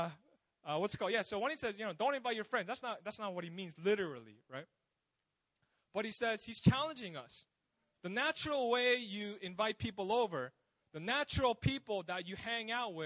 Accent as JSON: {"language": "English", "country": "United States", "moved": "as an adult", "said": "I'm a foreigner too. I'm from America, but I've been here for about a little less than a year, almost a year soon."}